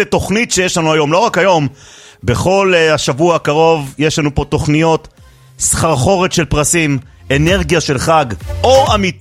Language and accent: Hebrew; Jerusalem District, Israel; גדלתי איתם בשכונה בבית וגן